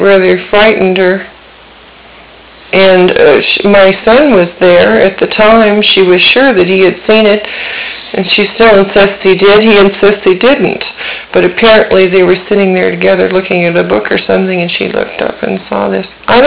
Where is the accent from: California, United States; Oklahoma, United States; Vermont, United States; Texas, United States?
California, United States; Santa Monica; I was born in Santa Monica.